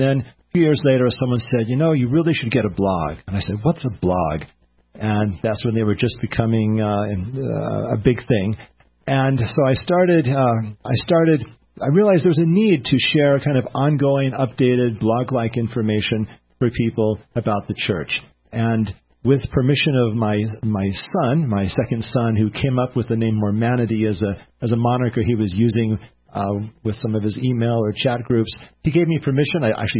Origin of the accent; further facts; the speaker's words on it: Salt Lake City, Utah, United States; also born or lived in Boise; I grew up in Salt Lake City, also Boise, Oregon, from the western United States.